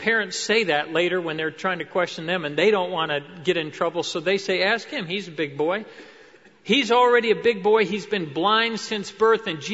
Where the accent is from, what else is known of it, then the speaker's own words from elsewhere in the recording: Ecuador; I was born and raised in Ecuador, South America